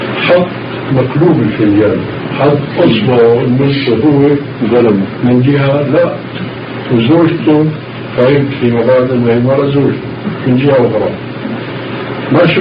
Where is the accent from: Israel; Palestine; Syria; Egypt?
Syria; وذكر لي بيته في المزرعة عندنا في الشام